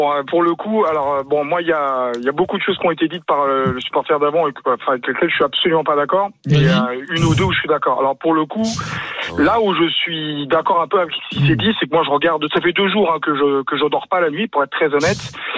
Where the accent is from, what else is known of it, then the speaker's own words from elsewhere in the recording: Île-de-France, France; Moi, je suis né en France. Mes deux parents sont italiens. Je suis de la région parisienne.